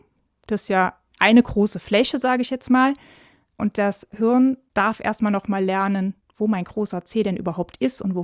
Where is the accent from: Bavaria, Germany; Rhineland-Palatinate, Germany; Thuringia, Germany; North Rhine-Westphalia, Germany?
Rhineland-Palatinate, Germany; Schweich; now in Trier, Germany; Eigentlich aus Schweich, also Schweich, Riol, da unten.